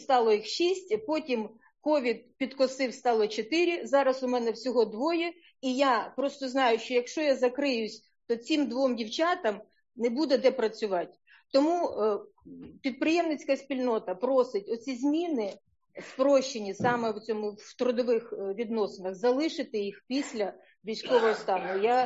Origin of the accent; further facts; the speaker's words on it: Chernihiv Oblast, Ukraine; от я з Чернігівської області, у нас до кордону дуже, дуже близько